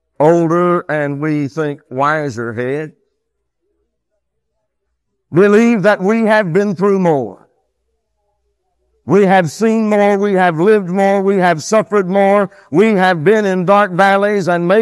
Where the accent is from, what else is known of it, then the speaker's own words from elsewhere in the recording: Austin, Texas, United States; I can recall as a lad growing up in Austin, Texas, I used to like to go down and watch the Austin Senators play baseball.